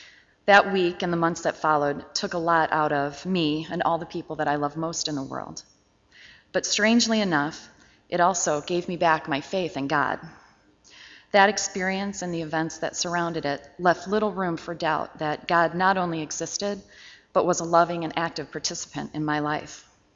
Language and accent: English; Wildwood, United States; Much to my surprise, I found this place right in my own backyard. I grew up here in Wildwood